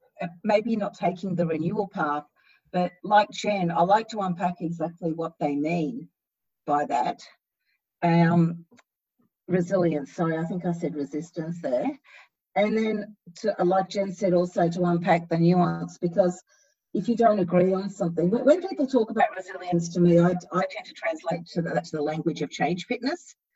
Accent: Melbourne, Victoria, Australia; And then, of course, my hometown of Melbourne, which is where I am right now and I love.

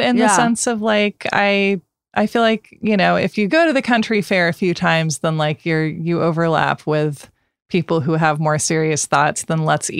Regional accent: Portland, Oregon, United States; Well, I grew up outside Portland.

